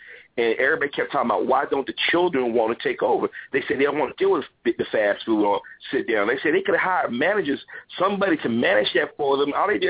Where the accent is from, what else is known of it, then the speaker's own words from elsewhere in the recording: Chicago, Illinois, United States; I'm from Chicago, and I laugh sometimes because a lot of those murders are not black people.